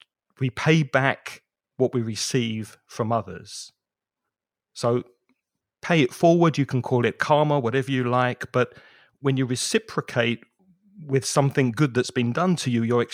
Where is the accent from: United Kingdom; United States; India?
United Kingdom; now in Valencia, Spain; Now, I'm British. I'm from the UK. There's a heavy drinking culture there. I grew up in and around pubs most of the time.